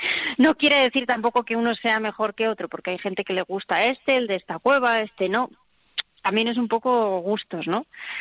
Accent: Sotres, Cantabria, Spain; yo soy de aquí de Sotres, aunque no viví aquí mi infancia y de chavala, pero soy de aquí, yo sabía lo que era esto y siempre me había gustado vivir aquí.

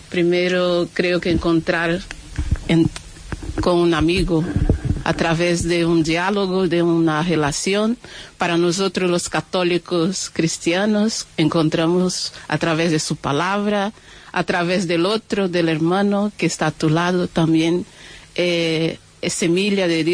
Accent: Brazil; Spanish is a second language; now in Mallorca, Spain; soy de Brasil, vivo en Mallorca hace casi 15 años y ya soy un poco mallorquina, como decía el padre, ¿no?, de inculturarnos, y tengo mitad mi corazón ya es mallorquín y mitad brasileño.

